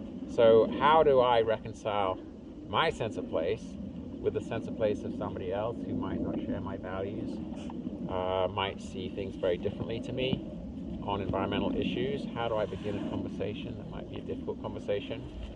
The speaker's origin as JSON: {"language": "English", "region": "England", "country": "United Kingdom", "tie": "born or raised there", "said": "So I grew up in England"}